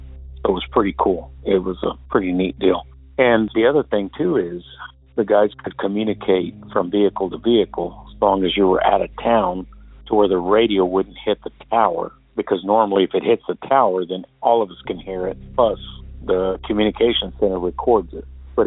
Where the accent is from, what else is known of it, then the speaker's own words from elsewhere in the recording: Odessa, Texas, United States; I'm originally from West Texas, Odessa specifically.